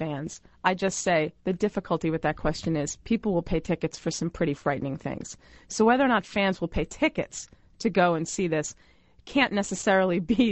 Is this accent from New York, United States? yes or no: yes; Brooklyn, New York, United States; And, of course, since I'm from Brooklyn, I'm a Mets fan. I was raised by an ex-Brooklyn Dodger fan